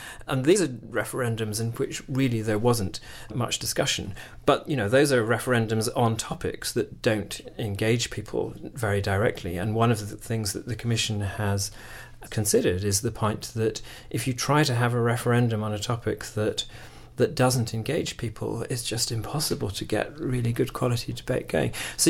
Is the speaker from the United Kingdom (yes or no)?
yes; Scotland, United Kingdom; moved away; I'm originally from Scotland, so I have lots of friends in Scotland